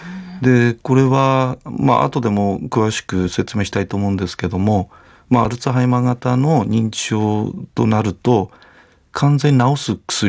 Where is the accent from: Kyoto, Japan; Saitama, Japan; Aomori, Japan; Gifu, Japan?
Aomori, Japan; はい、私は青森市生まれの青森育ちです。